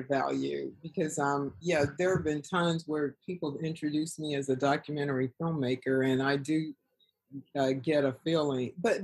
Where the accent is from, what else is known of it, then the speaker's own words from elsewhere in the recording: Indiana, United States; now in Los Angeles, United States; I'm originally from Indiana.